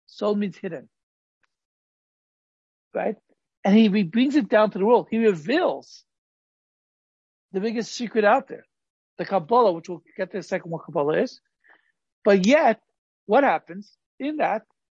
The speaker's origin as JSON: {"language": "English", "region": "California", "country": "United States", "tie": "born or raised there", "said": "I grew up in California, like we had wildfires every summer."}